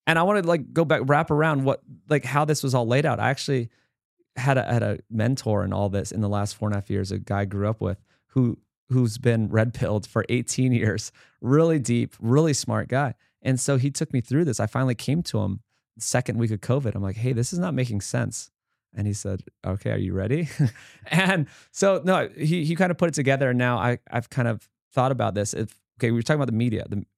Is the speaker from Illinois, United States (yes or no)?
no; Hawaii, United States; Back home in Hawaii, I was born and raised on Oahu